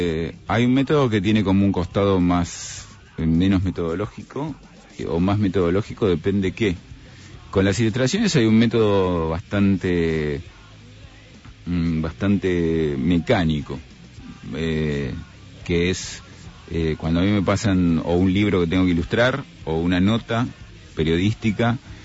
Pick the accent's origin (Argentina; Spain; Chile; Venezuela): Argentina; Casanova, Buenos Aires Province; also born or lived in Burlingame; Yo soy de Casanova, nací en Burlingame, pero de los 10 años en adelante viví en Casanova.